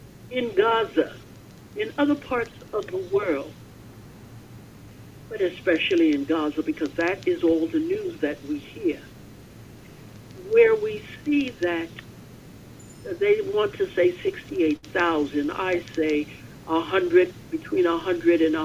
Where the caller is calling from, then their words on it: New York, United States; from Long Island.